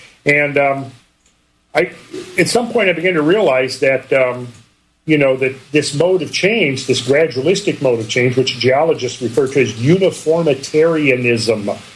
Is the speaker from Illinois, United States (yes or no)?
no; Minnesota, United States; so where I grew up in Minnesota, it was not unusual to have 4, 5, 6 feet of snow on the ground by March